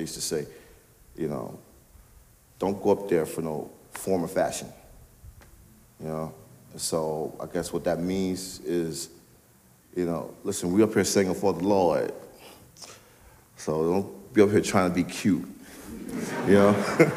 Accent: Richmond, Virginia, United States; also born or lived in Chesterfield; Where I had to move when I started going to high school, I moved from Richmond to, there's a county outside of Richmond called Chesterfield.

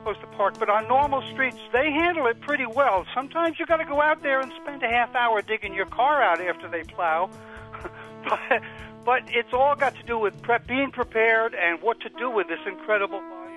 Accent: Manhattan, New York, United States; also born or lived in Vermont; now in Wasilla, United States; I grew up in Manhattan, and I know that they do get heavy snows from time to time in New York City.

